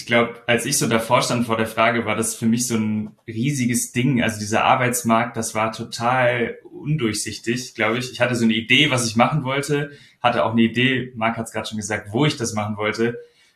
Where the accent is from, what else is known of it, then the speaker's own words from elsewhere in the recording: Hamburg, Germany; Ich komme aus Hamburg, bin in Hamburg